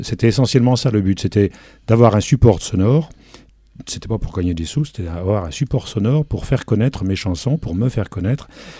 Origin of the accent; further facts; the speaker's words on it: Avallon, Bourgogne-Franche-Comté, France; accent: local; moved away as an adult; also born or lived in Lyon; Je suis né à Avallon, donc j'ai fait toute mon enfance dans la région, un petit peu au nord de la Nièvre, puisque j'ai fait mes études à Clamecy. Et puis à partir de 18 ans, je suis parti sur la région lyonnaise.